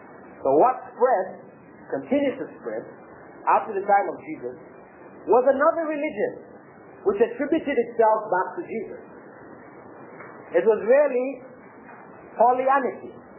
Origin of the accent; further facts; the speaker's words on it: Toronto, Ontario, Canada; I grew up in Toronto.